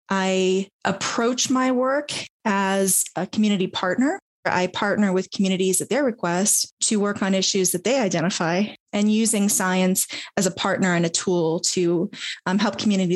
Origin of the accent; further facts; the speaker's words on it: South Carolina, United States; also born or lived in Hawaii / Boston area / Northern Virginia; So I grew up in a military family. My father was in the Navy. So I was born in Hawaii. And when I was young, we moved outside of the Boston area. Then to South Carolina.